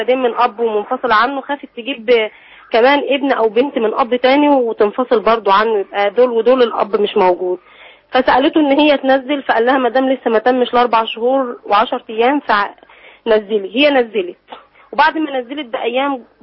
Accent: Damietta, Damietta Governorate, Egypt; فاتصلت بدار الافتاء عندنا احنا من دمياط

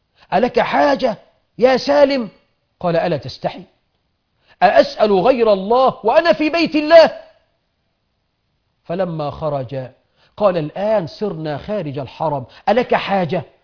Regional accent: Egypt; أنت عارف عندنا في مصر طباخ السم بيدوقه

